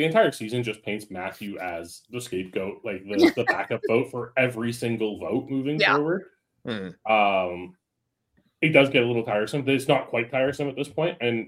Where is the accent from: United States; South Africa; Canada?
Canada; But I'm also Canadian.